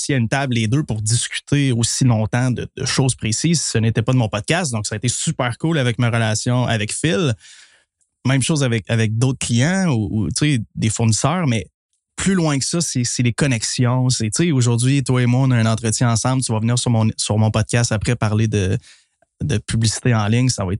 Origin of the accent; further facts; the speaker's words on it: Quebec, Canada; J'ai toujours rêvé d'être un grand sportif, mais je viens du fin fond de la Gaspésie. On n'avait pas de sport-études.